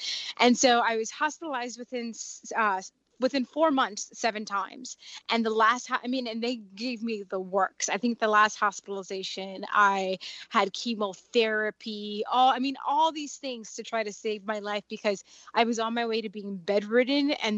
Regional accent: Dominican Republic; And I'm Dominican, so I'm from the Caribbean.

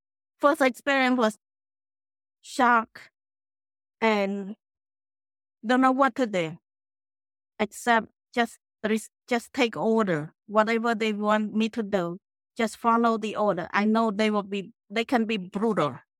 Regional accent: Cambodia; English is a second language; So I left my family behind and left my hometown. So I went to Phnom Penh to attend college. While I was away from home in 1975, the very bad thing happened to Cambodia.

